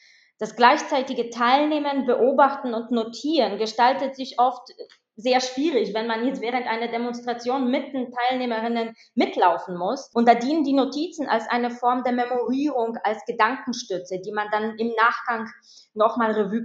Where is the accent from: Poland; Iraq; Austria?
Poland; German is a second language; Einerseits war ich als Polin eine Insiderin